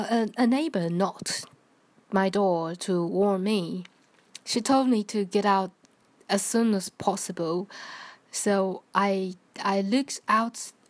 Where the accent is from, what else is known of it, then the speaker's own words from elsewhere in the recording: Taiwan; English is a second language; from Taiwan. First of all, today is Teacher's Day in Taiwan.